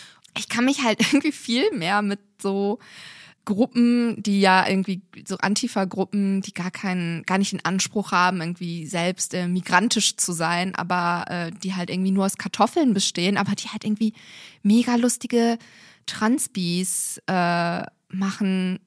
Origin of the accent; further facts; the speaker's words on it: Turkey; ihr verwechselt mich mit einer Kurdin. Weil ich bin Türkin